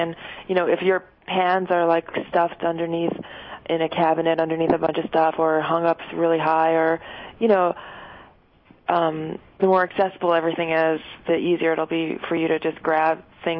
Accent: New York City, New York, United States; my experience growing up in Brooklyn

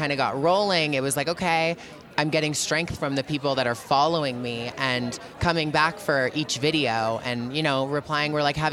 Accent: Toronto, Ontario, Canada; I grew up in Toronto, which is, to some may seem like a small town, but it really was a big city.

